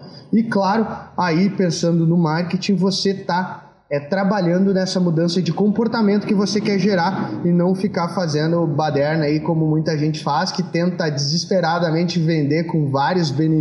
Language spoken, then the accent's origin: Portuguese; Rio Grande do Sul, Brazil; born there; now in São Carlos, Brazil; Eu nasci no Rio Grande do Sul, mas quando as pessoas me perguntam onde é que eu moro, eu digo que eu moro na poltrona 17A.